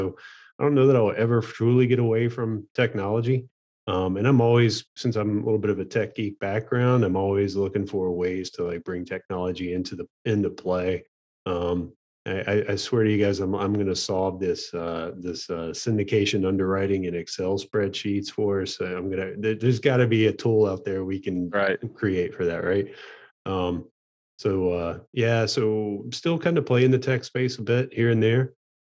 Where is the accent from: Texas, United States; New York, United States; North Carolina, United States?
North Carolina, United States; Charlotte; So who am I? … I own Harvest Properties Group. I'm out of the Charlotte, North Carolina area.